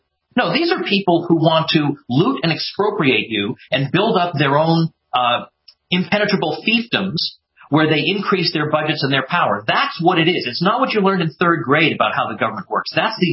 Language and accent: English; Massachusetts, United States; Now, unfortunately, my old state of Massachusetts, which I'm sorry, I apologize, I'm from Massachusetts, is screwing that up